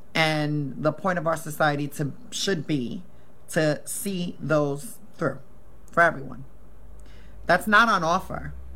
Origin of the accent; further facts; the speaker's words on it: Oregon, United States; Because in the U.S., right, I'm from Oregon